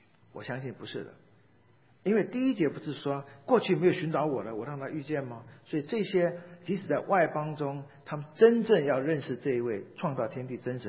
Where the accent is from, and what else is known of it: China